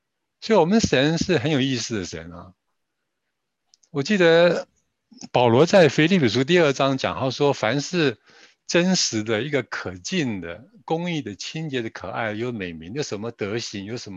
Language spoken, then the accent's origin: Chinese; China; 我们中国人也是外邦人啊